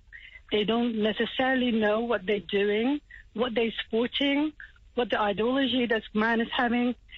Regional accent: Hatay, Turkey; moved away as an adult; also born or lived in Istanbul; now in United Kingdom; Well, I'm from originally from Hatay, where all the Syrians are living there now. And I lived in Istanbul for many years. I studied there. But I've been living in the UK about 15 years.

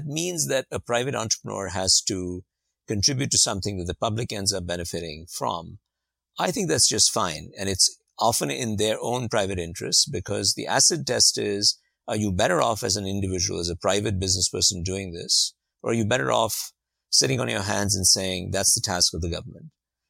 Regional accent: Bangalore, Karnataka, India; also born or lived in Delhi; I spent a lot of time in the city that I was born in Delhi, but also in Bangalore, where I went to high school.

